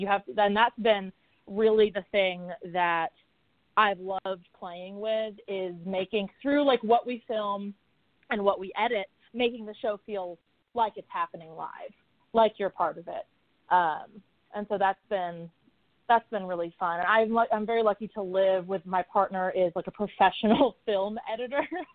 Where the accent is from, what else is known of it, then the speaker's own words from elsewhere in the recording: Nashville, Tennessee, United States; like I grew up in Nashville going to play way before I should have been allowed to go to play, like watching drag queens as like a little kid